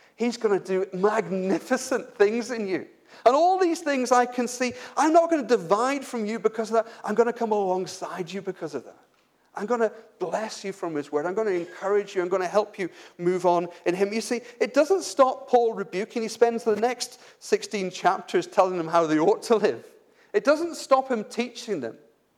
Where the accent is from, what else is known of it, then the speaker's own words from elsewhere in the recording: Northern Ireland, United Kingdom; I come from Northern Ireland. Northern Ireland is very partisan.